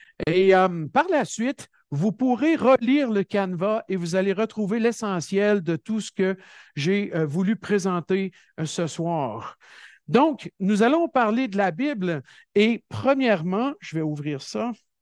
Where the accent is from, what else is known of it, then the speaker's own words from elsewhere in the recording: Quebec, Canada; ce qu'on appelle chez nous au Québec la footing